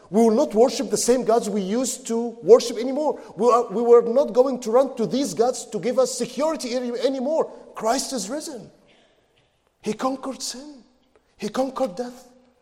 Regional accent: Egypt; You know, as I told you, I'm from Egypt.

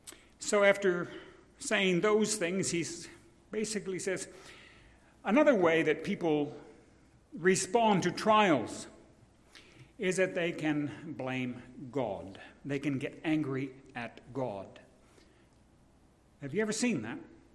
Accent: United States; born there; although I was born in the United States, this is not my first citizenship.

